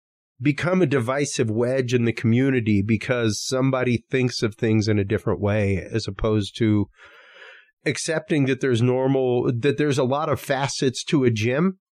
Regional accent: Texas, United States; I grew up in Texas watching Jaime Musan's Friday reports in the 1990s on Telemundo

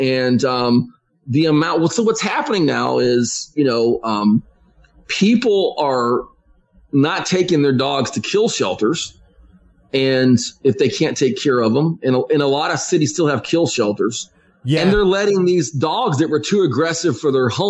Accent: Orange, Texas, United States; I'm from Orange, Texas. We don't have bears here. We got occasional bears come from Louisiana.

